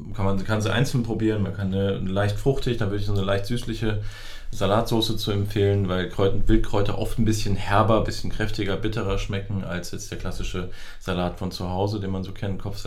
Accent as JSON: {"language": "German", "town": "Kassel", "region": "Hesse", "country": "Germany", "tie": "born there", "said": "mein gebürtig komme ich aus Kassel"}